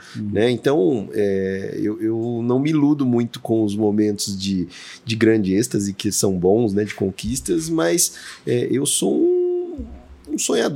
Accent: São Paulo, Brazil; born there; Eu nasci em São Paulo, mas a minha família mudou muito, assim, cara.

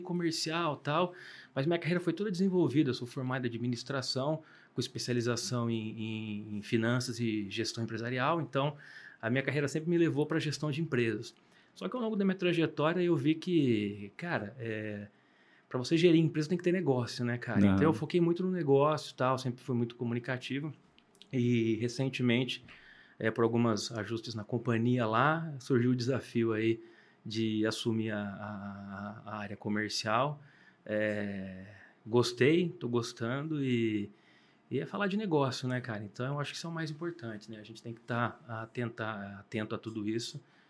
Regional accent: Santo André, São Paulo, Brazil; Quando eu nasci, eu fui para São Paulo, né, cara? Então, meus pais moravam em São Paulo.

